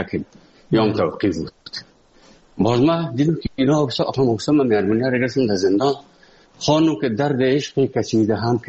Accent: Afghanistan; moved away; also born or lived in Moscow, Russia; از افغانستان برامدیم آمدیم سه مسکو 4 سال مسکو به بسار سختی وردم شد

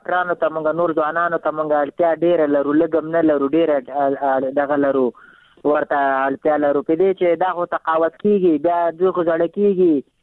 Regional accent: Afghanistan; موږ خپل ځان ته خپل افغانستان ته رانه یې وروړو ټول شي دا خو موږ د افغانستان یو

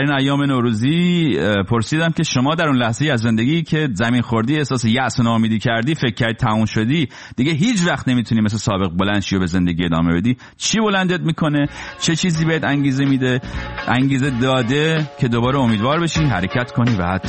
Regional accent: Iran; now in United States; 20 سال پیش که من داشتم از ایران می اومدم بیرون

